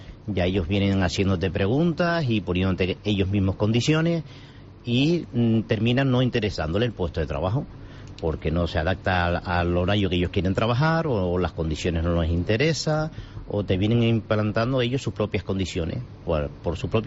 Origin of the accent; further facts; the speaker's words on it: La Orotava, Canary Islands, Spain; Nosotros somos de La Rotava y abrimos allí hace como 12, 15 años.